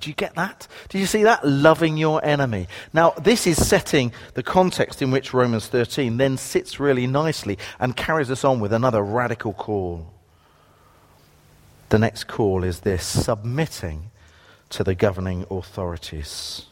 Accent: Romford, London, United Kingdom; there were riots in my hometown of Romford.

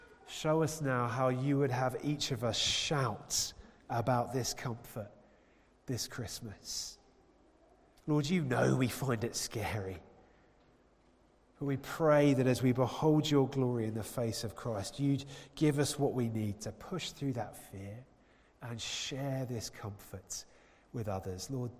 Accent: United Kingdom; Now look, we're British, so maybe don't actually raise your voice at people.

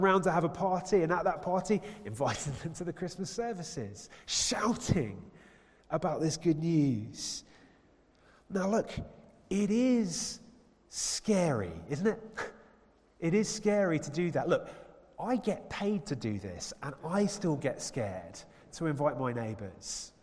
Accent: United Kingdom; Now look, we're British, so maybe don't actually raise your voice at people.

